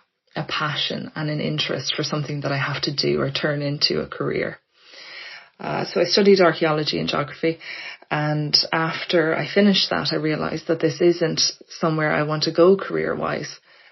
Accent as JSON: {"language": "English", "town": "Blackrock", "region": "Leinster", "country": "Ireland", "tie": "born or raised there", "lives_now": "Dublin, Ireland", "said": "I grew up in Blackrock in County Louth. So not too far away from Dublin where I am now, but far enough away that it felt at the time quite rural."}